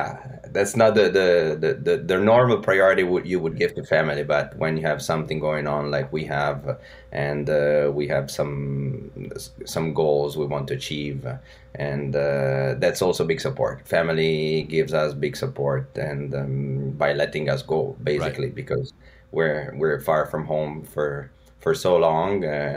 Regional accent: Italy; now in Switzerland; Even though I spent most of my life in Italy, I'm now back in Switzerland, but in the Italian part now, close to the Italian border.

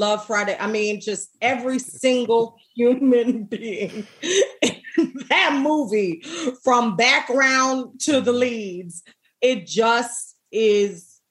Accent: Jamaica; Cool Runnings. I'm Jamaican.

